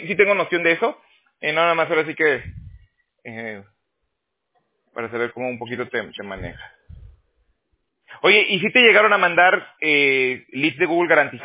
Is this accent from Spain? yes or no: no; Mexico; also born or lived in Canada; No, no, no soy colombiano, soy mexicano.